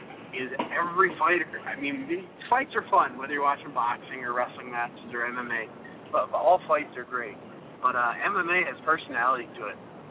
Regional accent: Wisconsin, United States; now in Southern California, United States; born and raised in Wisconsin, but I've been out in Southern California

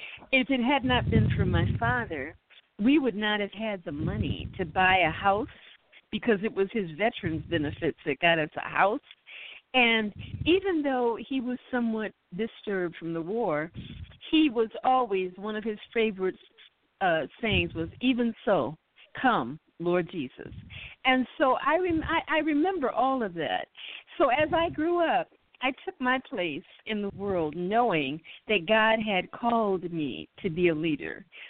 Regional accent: Detroit, Michigan, United States; Well, I am a Detroit woman. I grew up there in Detroit, around 6 Mile. Detroit shaped and formed me.

